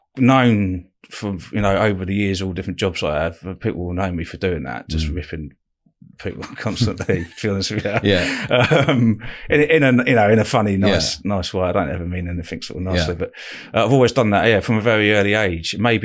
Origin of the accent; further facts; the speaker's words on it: Eastbourne, South East England, United Kingdom; So I grew up in Eastbourne, not, you know, down the road from here, actually, just along the coast there.